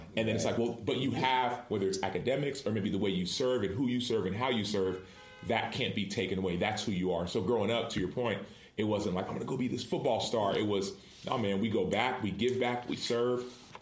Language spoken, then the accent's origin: English; Dallas, Texas, United States; I remember I grew up in Dallas. My parents were born and raised in Nigeria.